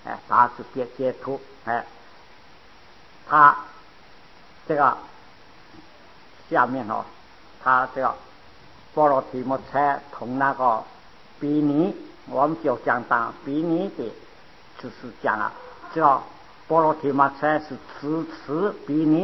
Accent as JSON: {"language": "Chinese", "country": "China", "said": "我是讲我们中国人啊，就标榜大乘佛法"}